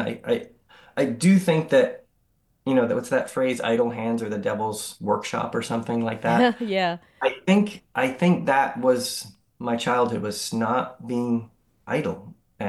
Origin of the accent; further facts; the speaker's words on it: Presque Isle, Maine, United States; also born or lived in Massachusetts; I was a hockey player when I lived in Massachusetts, because hockey was such a big deal. And when we moved to Northern Maine, hockey wasn't really the sport in Northe